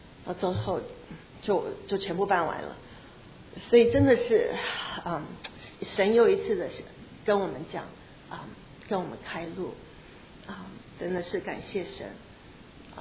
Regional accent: Taipei, Taiwan; now in United States; 我虽然是从台北来到美国，但是我对台北我们1975年就离开台北，所以就我对台北很不熟。

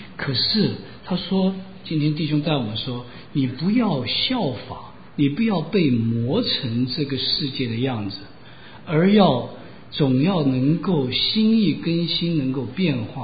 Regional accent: China; 我们中国人都讲近朱者赤

